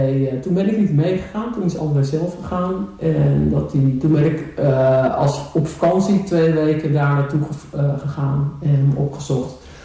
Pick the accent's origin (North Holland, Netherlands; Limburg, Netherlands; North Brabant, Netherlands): North Holland, Netherlands; Haarlem; now in Texel, Netherlands; Ik ben geen echte Texelaar. Ik ben aangespoeld, zoals ze dat noemen hier. Ik ben geboren in Haarlem, opgegroeid in Haarlem.